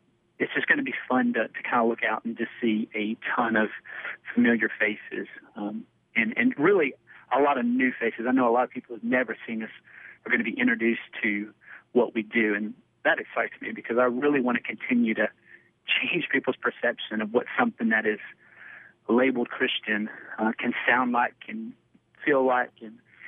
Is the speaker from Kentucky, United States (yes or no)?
yes; Paducah, Kentucky, United States; But born and raised in Paducah, you know, actually went to school in Nashville